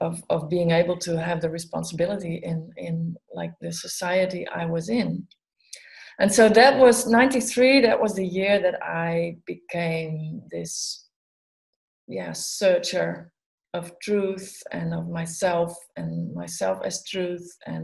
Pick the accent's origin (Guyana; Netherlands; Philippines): Netherlands; Amsterdam, North Holland; I'm from Amsterdam. I've been living there for about 30 years now, a little bit more, I guess.